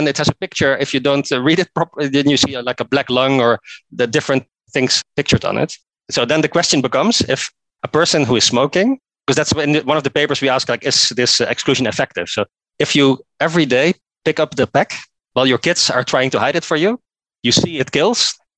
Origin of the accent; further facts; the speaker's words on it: Norway; English is a second language; I come from Norway